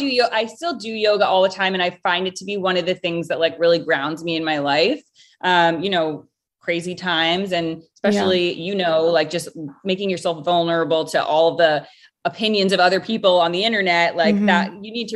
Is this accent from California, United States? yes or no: no; Rhode Island, United States; So originally I am from Rhode Island.